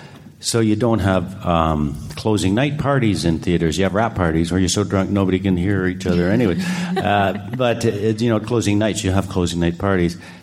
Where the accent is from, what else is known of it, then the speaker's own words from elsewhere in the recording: Ontario, Canada; I'm from Canada, man. I grew up in Northern Ontario.